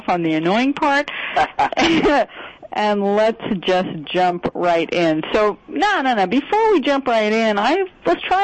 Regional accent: New York, United States; Well, I'm from New York, and I've lived all around the world, and I did go to college in Pennsylvania at Bucknell University.

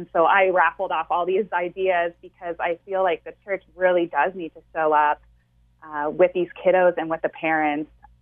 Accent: Canada; now in United States; I'm a Canadian, and so I had a visa and I was working in the U.S.

